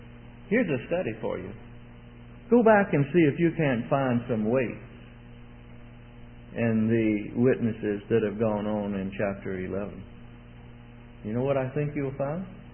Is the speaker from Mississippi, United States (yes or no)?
yes; Mississippi, United States; I very rarely say Canada, Mississippi. That's my root, you see. That's my country. That's where I run barefoot in the fields as a boy.